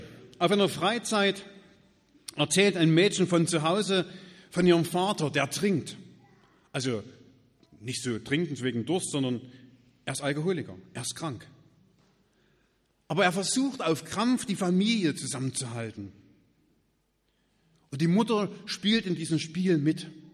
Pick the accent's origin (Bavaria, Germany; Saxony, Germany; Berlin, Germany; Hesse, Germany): Saxony, Germany; ich komme aus Gebirge, ein kleiner Ort in der Nähe von Marienberg.